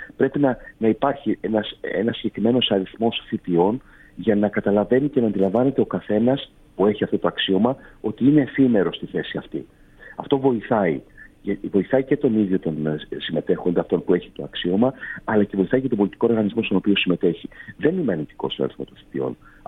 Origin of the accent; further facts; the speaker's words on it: Crete, Greece; τον κύριο Πολάκη, που μπορεί να καταγόμαστε από την Κρήτη, αλλά έχουμε σαφέστατες διαφωνίες